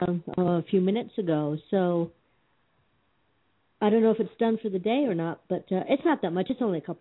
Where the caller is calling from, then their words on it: Colorado, United States; Snowy Colorado.